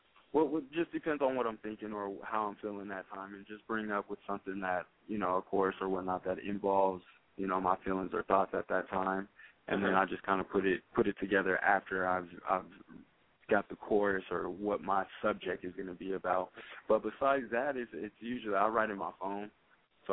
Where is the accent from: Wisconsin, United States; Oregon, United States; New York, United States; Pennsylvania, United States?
Oregon, United States; Portland; now in Reno, United States; I'm originally from Portland, Oregon.